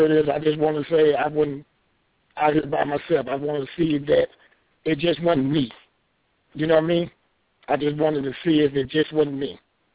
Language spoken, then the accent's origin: English; United Kingdom; now in Toronto, Canada; So I just happened to bump into your program, and I'm from the United Kingdom, so you probably, notice the accent